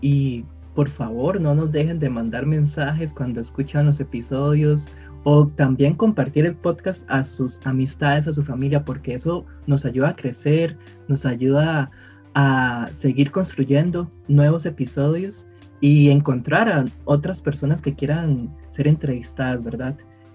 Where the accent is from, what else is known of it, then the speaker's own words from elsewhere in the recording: Palmares, Alajuela, Costa Rica; aunque los dos somos de Palmares